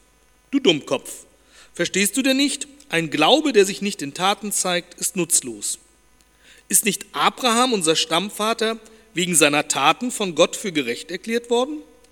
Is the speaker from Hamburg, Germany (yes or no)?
yes; Hamburg, Germany; in meiner Heimatstadt Hamburg.